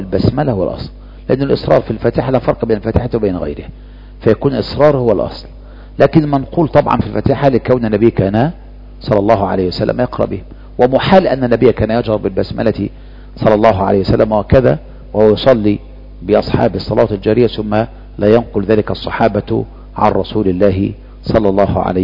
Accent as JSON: {"language": "Arabic", "country": "Egypt", "said": "وإذا مشهور عندنا في مصر"}